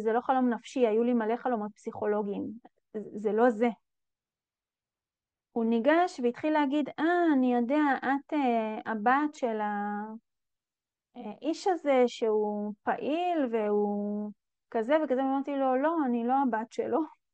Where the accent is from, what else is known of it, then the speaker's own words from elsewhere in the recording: Midreshet Ben-Gurion, Southern District, Israel; שזה יום שהוא מוכר לי כי גדלתי במדרשת בן גוריון, וכל שנה יש יום בן גוריון ובאים כל הראשי ממשלה והחברי כנסת ושרים.